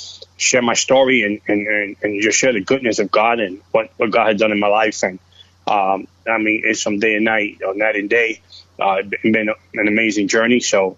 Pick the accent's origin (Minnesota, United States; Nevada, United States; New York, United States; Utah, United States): New York, United States; South Bronx; also born or lived in Puerto Rico; We came from Puerto Rico, and we immigrated to the South Bronx at the age. I was at the age of one when my family immigrated to the South Bronx.